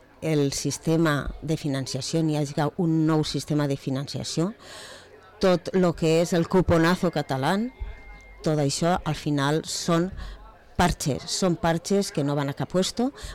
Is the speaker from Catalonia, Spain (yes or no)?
no; Villarreal, Valencian Community, Spain; I com jo soc de Villarreal, també m'interessa, com a tu, dir les coses com són